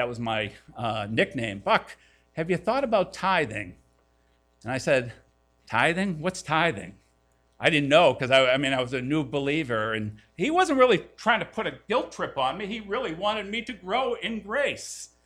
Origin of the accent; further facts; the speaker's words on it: Malden, Massachusetts, United States; I grew up in Malden